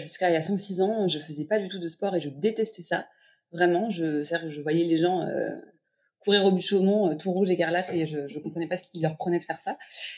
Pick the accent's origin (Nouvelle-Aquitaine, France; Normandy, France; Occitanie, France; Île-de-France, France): Île-de-France, France; Paris; je suis une Parisienne de 32 ans